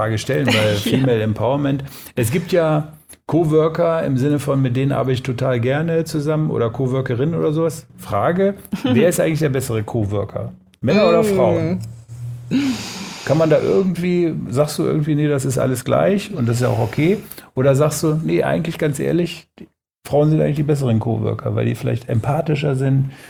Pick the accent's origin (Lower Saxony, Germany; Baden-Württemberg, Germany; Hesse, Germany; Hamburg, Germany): Lower Saxony, Germany; Hanover; wir als Hannoveraner